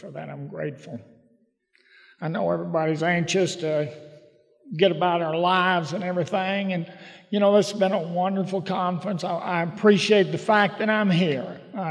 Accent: Dallas, Texas, United States; I was born and raised in Dallas, Texas. I was a tall, skinny kid most of my life.

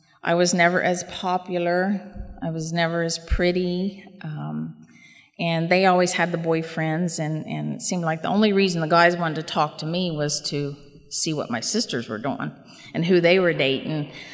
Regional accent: West Virginia, United States; now in Ohio, United States; I grew up not actually in Ohio, but in West Virginia

